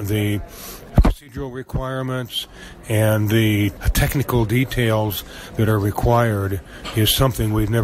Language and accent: English; Marion, Iowa, United States; I'm from Marion, Iowa